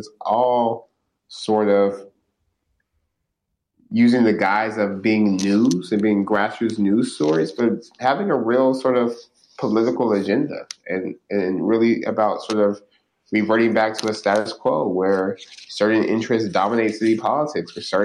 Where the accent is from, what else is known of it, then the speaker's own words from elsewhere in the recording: Stockton, California, United States; Stockton, my hometown, is the least educated city of the top 100 metro areas in this country